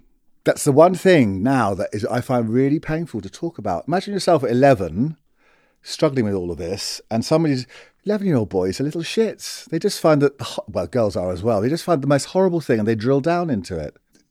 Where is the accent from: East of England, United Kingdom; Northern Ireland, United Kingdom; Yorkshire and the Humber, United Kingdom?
East of England, United Kingdom; Bishop's Stortford; born there; I was born in Bishop Stortford, but I was sent away to a boarding school from the age of 11 called Christ Hospital.